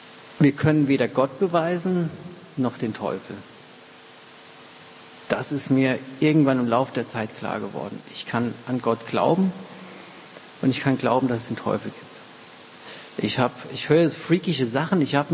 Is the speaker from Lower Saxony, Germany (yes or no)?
no; Rhineland-Palatinate, Germany; Ich komme aus der Pfalz, aus dem Hunsrück